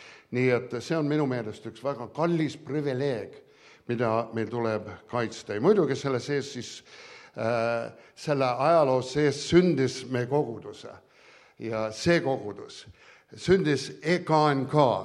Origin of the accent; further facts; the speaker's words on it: Eastern Canada, Canada; kuidas me tulime Harri Austraaliast, Allan idased Kesk-Kanadast, mina Ida-Kanadast, aga täpselt õigel ajal olime koos siin.